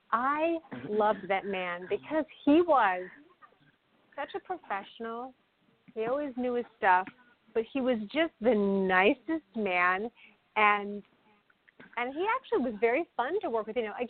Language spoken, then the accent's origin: English; Stuart, Florida, United States; also born or lived in Plantation; So, and then I said, I'm goi